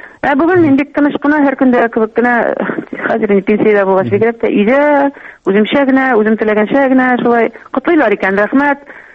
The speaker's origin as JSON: {"language": "Tatar", "region": "Bashkortostan", "country": "Russia", "tie": "born or raised there", "said": "менә минем туган авылым Башкортстанда бит инде"}